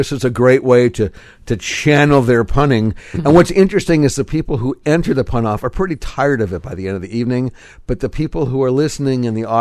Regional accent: Magnolia, United States; I'm also from Magnolia.

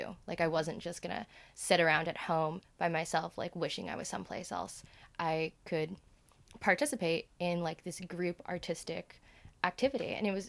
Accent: California, United States; So what comes to mind is like the Showcase Theater that I grew up going to in Southern California, just like off the top of my head.

